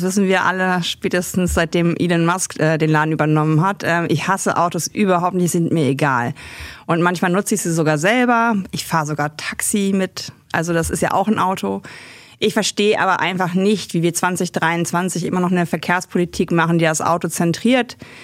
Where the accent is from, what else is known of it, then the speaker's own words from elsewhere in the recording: Germany; Wo man sich dann immer ein bisschen belustigt über uns Deutschen, dass wir ja so technologieaffin angeblich sind und auch so pünktlich sein